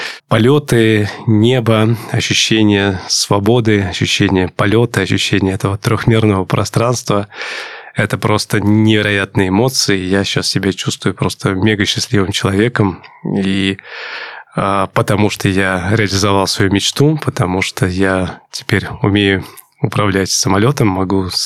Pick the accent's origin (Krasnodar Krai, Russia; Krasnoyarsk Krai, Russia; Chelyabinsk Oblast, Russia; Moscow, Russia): Moscow, Russia; я родился в Москве, всю жизнь живу в Москве